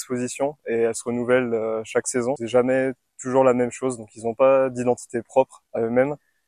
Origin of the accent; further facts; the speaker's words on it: Chaumont, Grand Est, France; qui est dans ma ville natale, Chaumont